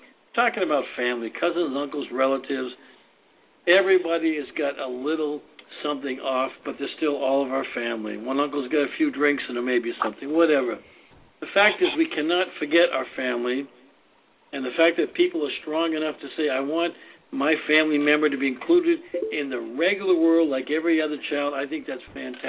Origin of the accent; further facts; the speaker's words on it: Boston, Massachusetts, United States; now in California, United States; Growing up in Boston, South Boston, every Sunday we would have at the dinner table from the grandparents to the grandchildren, cradle to grave. We lived with everybody in the neighborhood. It's only when I came out to California that we became fragmented.